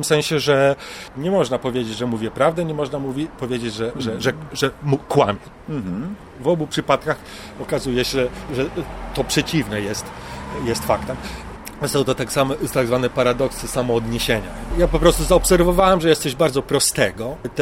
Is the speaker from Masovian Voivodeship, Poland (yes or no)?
yes; Warsaw, Masovian Voivodeship, Poland; Nie lubię Warszawy, nie czuję się tam dobrze, chociaż tam wyrosłem, tam się wychowałem.